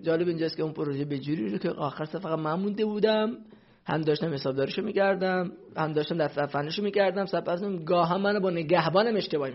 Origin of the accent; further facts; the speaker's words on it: Sardasht, West Azerbaijan, Iran; من اصالتا کردم آذربایجان غربی، شهرستان سردشت، یه شهر کردنشین با 120000 نفر جمعیت.